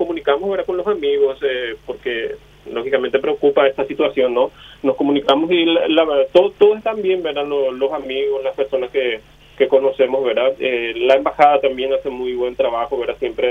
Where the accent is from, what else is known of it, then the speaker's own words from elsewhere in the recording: Paraguay; now in Japan; no somos muchos los paraguayos que vivimos también acá